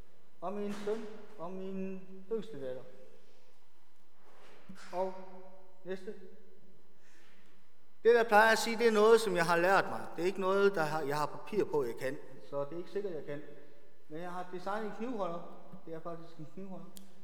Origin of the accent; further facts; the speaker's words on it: South Korea; Danish is a second language; now in Esbjerg, Denmark; Så gammel er jeg faktisk. 50 år. Jeg er koreaner.